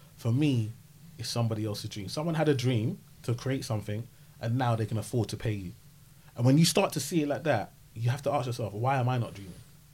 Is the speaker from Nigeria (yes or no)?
yes; Nigeria; but I'm Nigerian, in a bank.